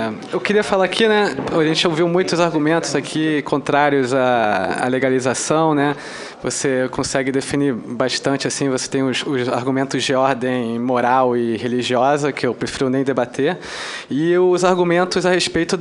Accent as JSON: {"language": "Portuguese", "region": "Rio de Janeiro", "country": "Brazil", "said": "Eu sou do Rio de Janeiro. Já ouvi muitas histórias terríveis lá."}